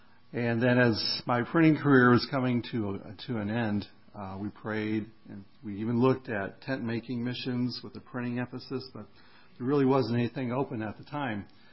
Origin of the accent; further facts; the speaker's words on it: Michigan, United States; also born or lived in Florida; And I'm from Michigan, so I knew what was in Grand Rapids.